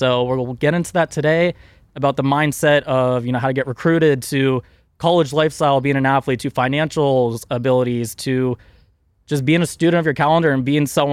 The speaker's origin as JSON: {"language": "English", "region": "West Coast", "country": "United States", "said": "I'm from the West Coast. Our schools, I mean, we were a top baseball school where I came from, a top water polo."}